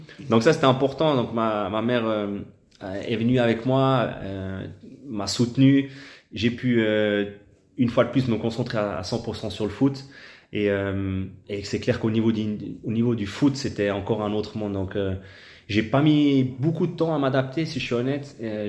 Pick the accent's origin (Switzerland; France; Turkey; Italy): Switzerland; j'ai montré que c'était possible, justement, en tant que Suisse, d'évoluer en tant que titulaire à l'étranger dans un grand championnat